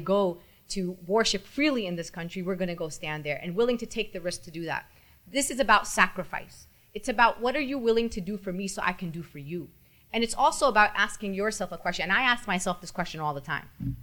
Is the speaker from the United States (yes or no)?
yes; United States; And I think the most important thing for me as an American Muslim is for people not to separate Islamophobia into or make it one thing.